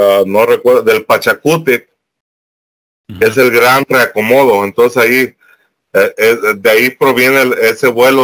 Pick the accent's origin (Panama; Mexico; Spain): Mexico; Yo como mexicano, yo nunca le he hecho ningún mal ni a ninguna persona de Centroamérica